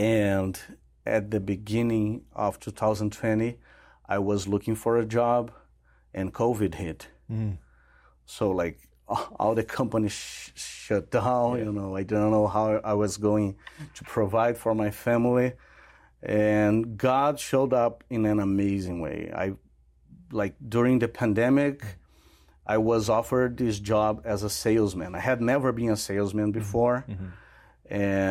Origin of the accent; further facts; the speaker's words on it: Brazil; during my profession of faith at the Catholic Cathedral in my hometown, the bishop of my hometown asked me to share my testimony.